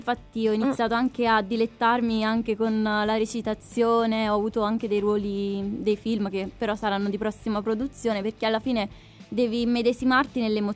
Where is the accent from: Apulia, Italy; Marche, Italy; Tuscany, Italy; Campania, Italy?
Campania, Italy; Benevento; Vengo da Benevento.